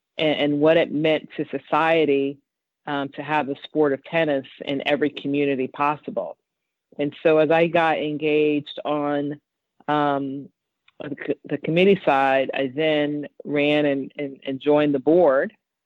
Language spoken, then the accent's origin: English; Chicago, Illinois, United States; I grew up in Chicago. I grew up in the inner city of Chicago